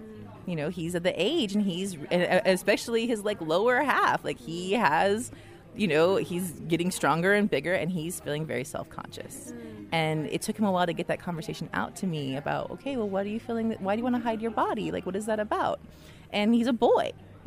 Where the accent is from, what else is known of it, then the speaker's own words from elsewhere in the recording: Oakland, California, United States; I mean, I'm from Oakland